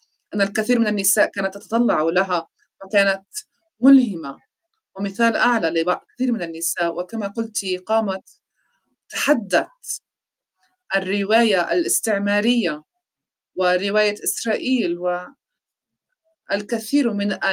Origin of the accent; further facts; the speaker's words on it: Palestine; قلت له أنا من فلسطين